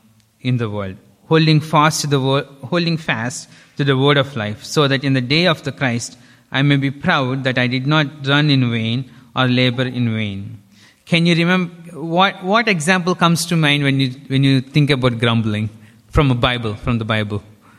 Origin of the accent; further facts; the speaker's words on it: India; English is a second language; I'm from India, and I know what the hardships I face.